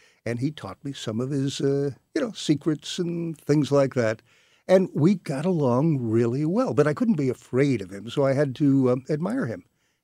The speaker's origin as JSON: {"language": "English", "town": "University City", "region": "Missouri", "country": "United States", "tie": "born or raised there", "said": "University City."}